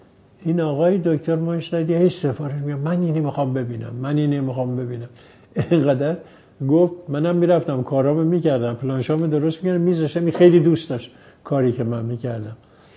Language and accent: Persian; Varamin, Tehran Province, Iran; born there; من 1312 13 شهریور توی ورامین دنیا آمدم. این جای است به نام پوینک.